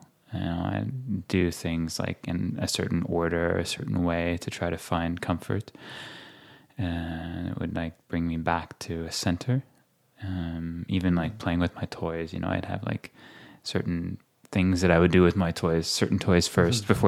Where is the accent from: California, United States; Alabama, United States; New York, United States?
California, United States; I grew up on a farm in California.